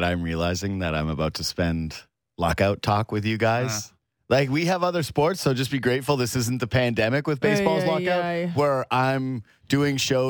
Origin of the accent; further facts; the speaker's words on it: Canada; This is how I'm Canadian.